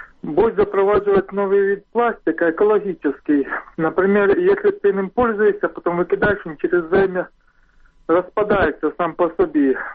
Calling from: Lubny, Poltava Oblast, Ukraine; я з Лубнів телефоную.

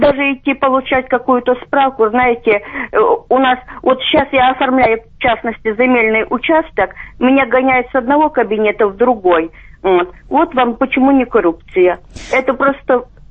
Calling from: Crimea, Ukraine; Я із Крима, Джанкуйський район

